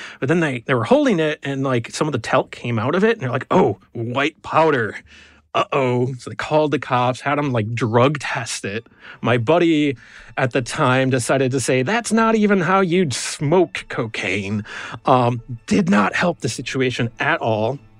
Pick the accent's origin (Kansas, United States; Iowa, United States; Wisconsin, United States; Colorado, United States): Wisconsin, United States; I grew up in Wisconsin. Both of my parents were in medicine.